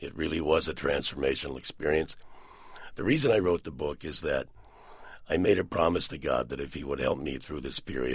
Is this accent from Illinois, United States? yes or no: no; Cleveland, Ohio, United States; We came to the United States, my mom, my dad, and I, when I was six. And I grew up on Cleveland's Near West Side. We were very poor. We were an immigrant family.